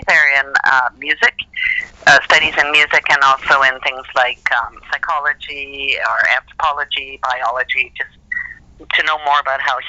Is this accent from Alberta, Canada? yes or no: yes; Calgary, Alberta, Canada; also born or lived in Toronto; I was born in Toronto, but I grew up in Calgary